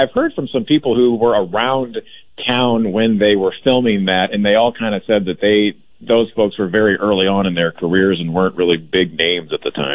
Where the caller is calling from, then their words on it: Durham, North Carolina, United States; I'm in Durham, North Carolina.